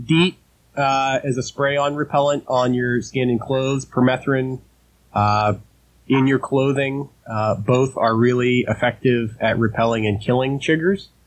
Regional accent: Pennsylvania, United States; I grew up in Pennsylvania and we've got them here, but not, you know, they're in pockets.

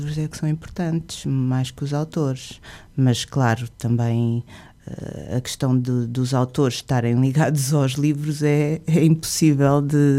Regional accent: Lisbon, Portugal; born there; Eu nasci em Lisboa, andei por vários liceus diferentes durante a minha vida, porque tive que mudar de sítio e de amigos muitas vezes. Frequentei o Liceu do Oeiras, o Liceu Maria Amália, o Liceu Salazar, a Faculdade de Letras de Lisboa, o Conservatório Nacional

